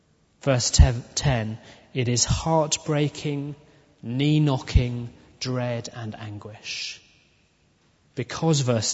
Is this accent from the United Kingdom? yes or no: yes; England, United Kingdom; We rarely do, not least because we're English, and we might say we're indifferent, possibly, but never hostile to God.